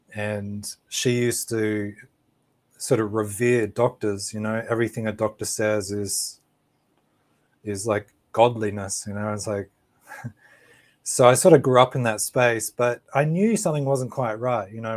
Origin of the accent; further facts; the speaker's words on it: Australia; I'm from Australia.